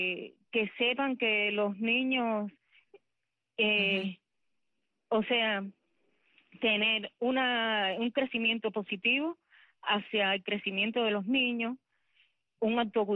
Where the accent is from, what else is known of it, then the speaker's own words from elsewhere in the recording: Cuba; Todas somos mujeres cubanas, todas pertenecemos a un pueblo, este país es de todas.